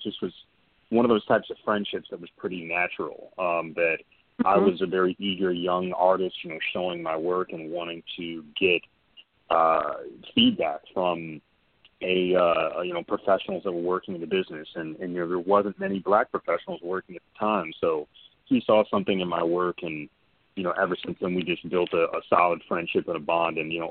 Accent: Grand Rapids, Michigan, United States; growing up in Grand Rapids, Michigan, I saw very, very little to no representation

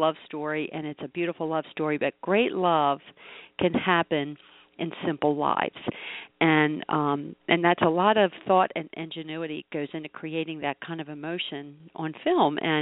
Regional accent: Baltimore, Maryland, United States; And it reminded me actually about where I grew up in Baltimore. All our houses were like post-World War II, and you have Victorian houses

